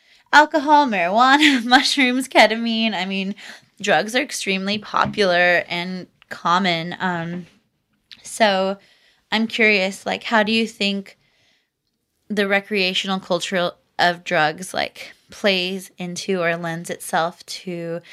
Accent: United States; And as an American, as a, like, I went to Palestine so dumb, Paula.

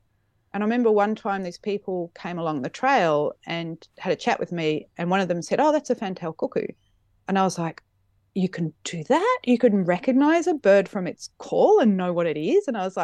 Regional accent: Canberra, Australian Capital Territory, Australia; No, so I was born in Canberra and grew up in Canberra, and that's where I did all of my first birding.

